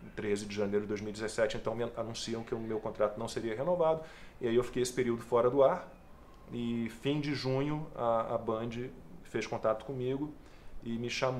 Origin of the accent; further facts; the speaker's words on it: Brazil; eu tenho dupla cidadania, eu sou alemão e brasileiro